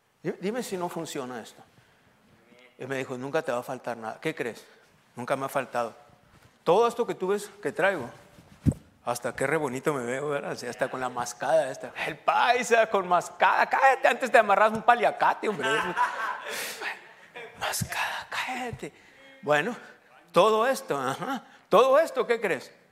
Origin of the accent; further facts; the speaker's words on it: Mexico; Hermano, es que pues soy mexicano.